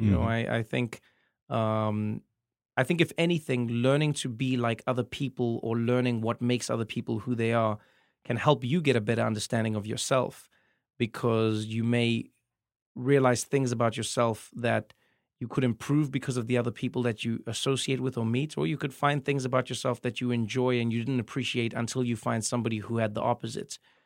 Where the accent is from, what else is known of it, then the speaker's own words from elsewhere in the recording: South Africa; as a South African comedian, I can't come to America and tell you jokes about our politicians.